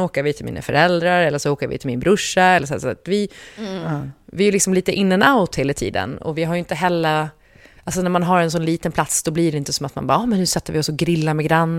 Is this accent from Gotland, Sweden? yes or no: yes; Gotland, Sweden; om jag som gotlänning